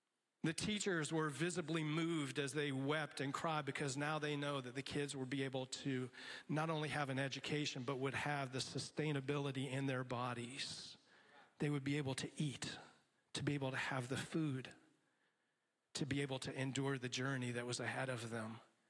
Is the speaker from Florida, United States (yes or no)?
yes; Miami, Florida, United States; because I don't speak Spanish. But I grew up in Miami.